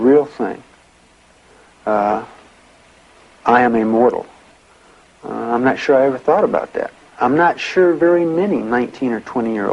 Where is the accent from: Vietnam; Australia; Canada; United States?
Vietnam; I grew up in Vietnam.